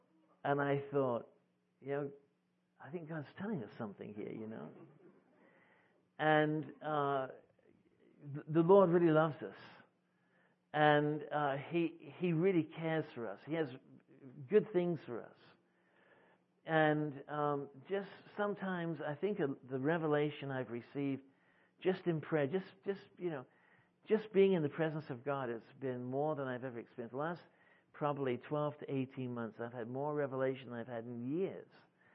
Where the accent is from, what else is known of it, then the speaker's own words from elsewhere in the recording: England, United Kingdom; I kind of like the New Living Translation, even though I'm English.